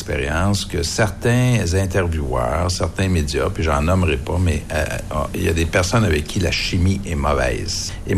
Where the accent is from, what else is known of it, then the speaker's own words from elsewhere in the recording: Quebec, Canada; accent: Québécois; Alors, mon accent, je le sais par expérience, là, ils se regardent tous, puis bon, on a notre accent québécois. Alors, je leur ai dit, d'emblée, j'ai dit, d'abord, je veux vous dire une chose. Nous, les Québécois